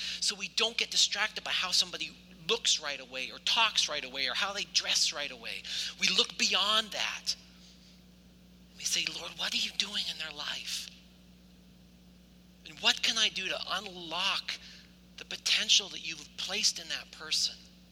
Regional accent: Nelson, British Columbia, Canada; Okay, so we grew up in Nelson, B.C., a town of 7,000 people with about 4 stoplights.

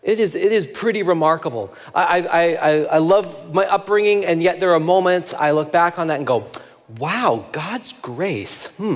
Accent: Nelson, British Columbia, Canada; I grew up in Nelson, British Columbia, and up above our place, there was a ball field close to my elementary school.

